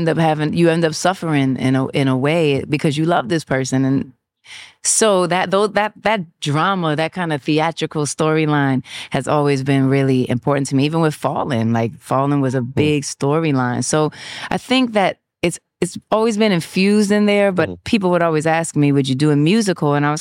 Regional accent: New York, United States; all the New York energy and New York experiences that I've had growing up in New York is definitely infused into this story.

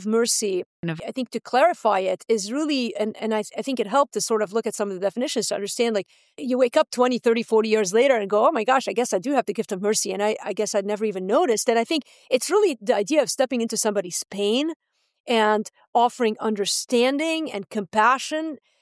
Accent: Beirut, Beirut Governorate, Lebanon; growing up in Beirut, you sort of, the ground is set to sort of see a lot of things

